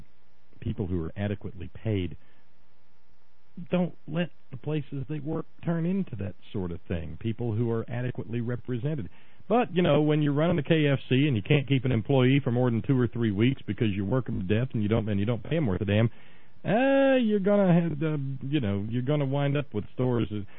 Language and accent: English; West Virginia, United States; In my home state of West Virginia, we know that Nick Joe Rahal, my congressman, is on board with it.